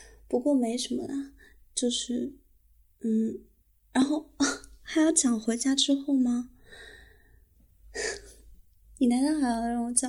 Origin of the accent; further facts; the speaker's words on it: Xinjiang, China; 嗯，是，我的老家在新疆，是不是很远的地方？